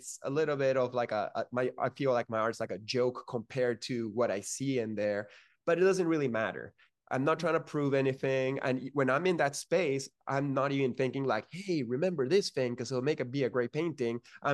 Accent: Peru; growing up in Peru, yes, Latino culture is very macho.

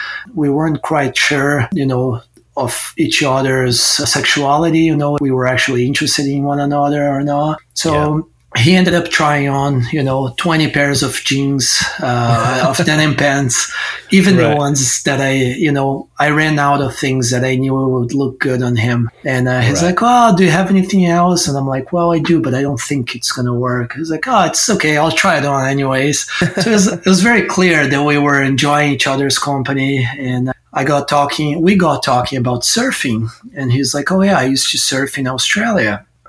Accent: Brazil; also born or lived in San Diego, United States; I used to live in San Diego, California. I'm from Brazil originally.

